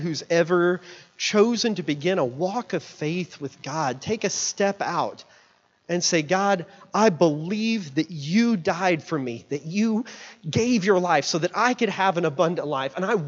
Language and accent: English; Tulsa, Oklahoma, United States; So I'm outside Tulsa. My parents live in Catoosa.